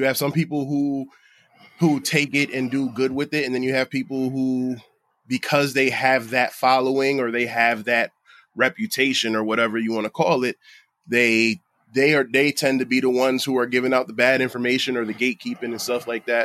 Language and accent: English; Bridgeport, Connecticut, United States; I'm a kid from Bridgeport just trying to make it.